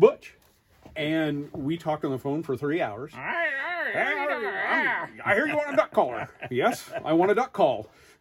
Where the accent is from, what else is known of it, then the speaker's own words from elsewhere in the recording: Des Moines, Iowa, United States; I'm from Des Moines, Iowa